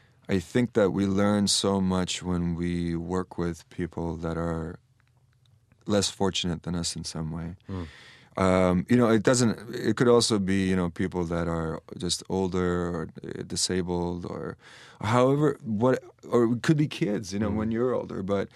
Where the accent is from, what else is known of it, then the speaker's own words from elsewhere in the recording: Estonia; Growing up in Estonia, in Soviet Union